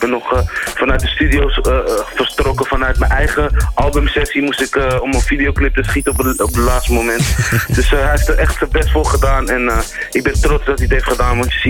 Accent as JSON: {"language": "Dutch", "town": "Amsterdam", "region": "North Holland", "country": "Netherlands", "said": "Dus als jong jongetje liep ik al in de stad. En natuurlijk kom ik uit Amsterdam."}